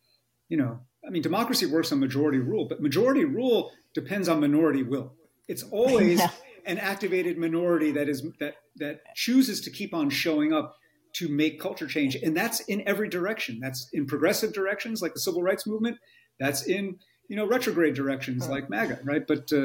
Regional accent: Poughkeepsie, New York, United States; born there; And I was born in outside of Poughkeepsie, New York. Right. And, you know, IBM town

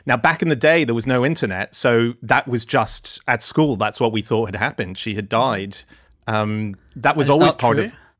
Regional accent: Hong Kong; as a kid growing up in Hong Kong

